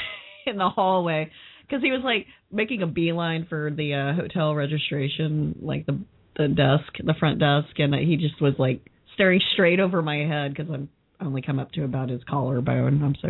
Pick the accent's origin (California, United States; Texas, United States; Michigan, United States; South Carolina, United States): Texas, United States; Austin; I think it's part of growing up in Austin that you're just, it's no big deal.